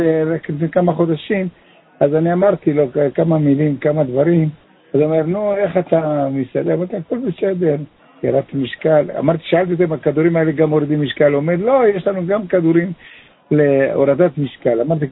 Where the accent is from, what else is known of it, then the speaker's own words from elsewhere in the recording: Haifa, Haifa District, Israel; כן, חיפה. אני מחיפה, מהצפון.